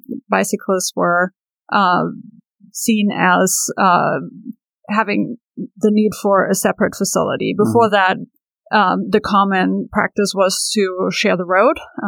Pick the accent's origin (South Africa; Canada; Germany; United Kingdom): Germany; now in Fairfax County, United States; I am originally from Germany, but I've been in Fairfax County for 15 years.